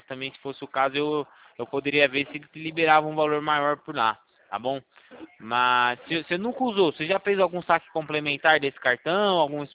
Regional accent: São Paulo, Brazil; Não, eu sou de São Paulo mesmo

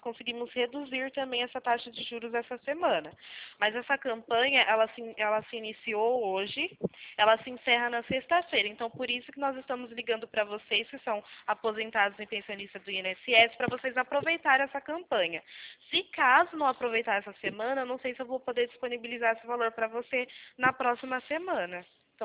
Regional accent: São Carlos, São Paulo, Brazil; Eu sou daqui da cidade de São Carlos

